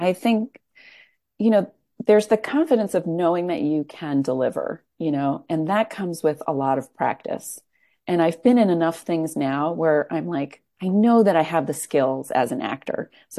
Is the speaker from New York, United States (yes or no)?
yes; Queens, New York, United States; I know that I am so right for this role. I grew up in Queens. This role is basically my mother.